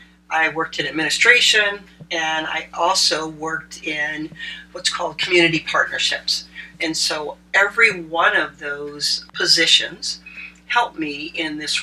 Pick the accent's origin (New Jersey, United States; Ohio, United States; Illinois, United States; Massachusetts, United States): Ohio, United States; Oberlin; I'm from Oberlin, so I didn't feel it in the same way as I did in this college town.